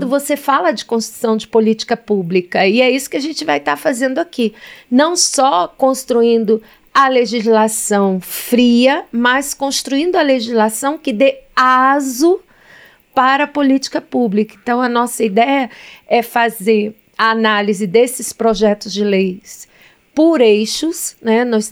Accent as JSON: {"language": "Portuguese", "region": "Bahia", "country": "Brazil", "said": "na região Nordeste, que é a região que eu represento, né, eu sou da Bahia"}